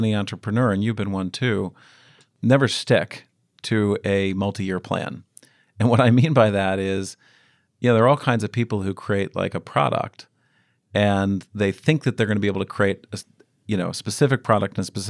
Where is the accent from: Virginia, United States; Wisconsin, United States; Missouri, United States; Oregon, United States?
Missouri, United States; St. Louis; I grew up in St. Louis, again, in a Republican family and community